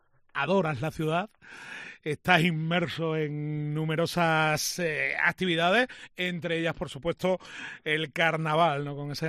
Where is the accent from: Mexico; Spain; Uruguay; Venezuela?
Spain; Almendralejo, Extremadura; No sabía que Paca era paisana mía. Yo soy de Almendralejo también.